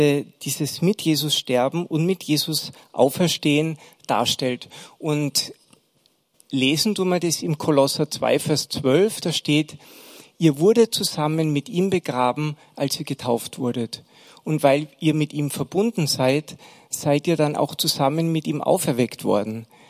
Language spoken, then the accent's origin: German; Austria; Bei uns in Österreich ist es ja eher üblich, dass Kinder getauft werden.